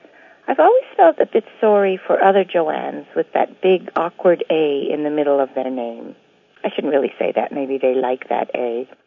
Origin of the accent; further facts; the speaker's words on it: Montreal, Quebec, Canada; now in California, United States; when I moved to California from Montreal a long time ago